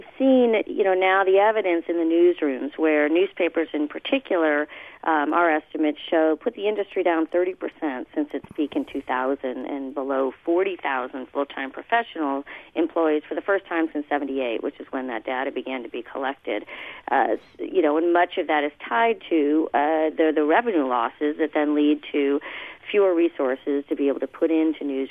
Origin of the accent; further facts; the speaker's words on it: Glendale, United States; I grew up in Glendale, went to high school here, and have now been out in the D.C., Maryland area for the last several years, but always love to come back.